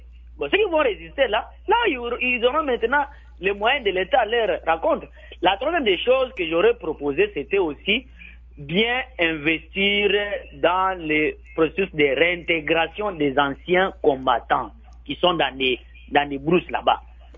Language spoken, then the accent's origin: French; Rwanda; Mais si, par exemple, chez nous, au Rwanda